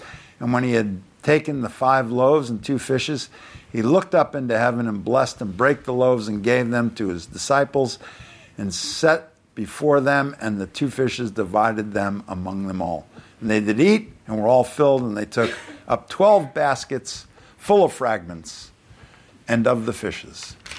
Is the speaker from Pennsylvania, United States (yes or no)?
no; Long Island, New York, United States; And I remember when I grew up in Long Island, where I got my tonsils out was called Mercy Hospital.